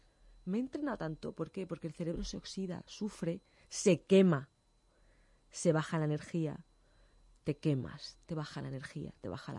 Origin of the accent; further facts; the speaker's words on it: Águilas, Region of Murcia, Spain; viva Águilas, todo el mundo Águilas, que es mi pueblo.